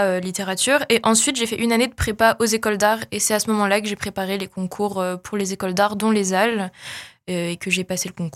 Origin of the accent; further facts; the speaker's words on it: Paris, Île-de-France, France; Alors, moi, je viens de Paris, à la base. J'ai 21 ans, bientôt 22.